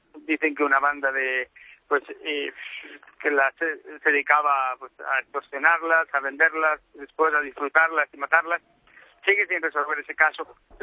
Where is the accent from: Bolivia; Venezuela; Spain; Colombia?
Spain; Molina de Segura, Region of Murcia; now in Mexico; ya tantos años viviendo aquí en México, pero yo soy de Murcia, nacido de Molina Segura, y ya pues tantos años viviendo en México